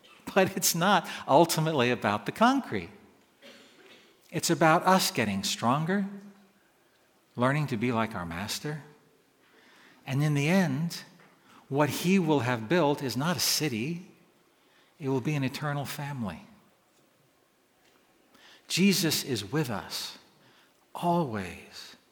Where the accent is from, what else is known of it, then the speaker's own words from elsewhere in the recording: Annapolis, Maryland, United States; When I was 10 years old, we moved from Eastport to the banks of Weems Creek in Annapolis.